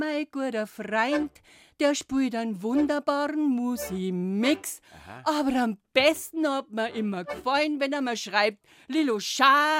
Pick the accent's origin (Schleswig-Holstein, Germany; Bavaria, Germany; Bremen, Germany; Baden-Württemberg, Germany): Bavaria, Germany; Deggendorf; now in Nuremberg, Germany; Obwohl ich schon über 50 Jahre in Nürnberg bin. Ein halbes Jahrhundert bin ich schon in Franken. Aha. Und vorher aufgewachsen bin ich in Niederbayern.